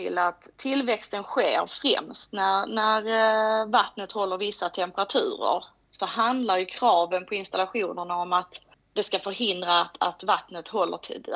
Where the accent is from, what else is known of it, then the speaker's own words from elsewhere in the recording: Skåne, Sweden; now in Ystad, Sweden; Och jag är skåning, som ni säkert hör. Mm. Bor nere i Ystad